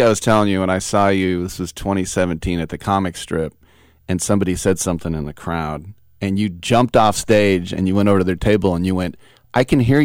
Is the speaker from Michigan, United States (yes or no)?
no; Oakland, California, United States; I'm from Oakland, right?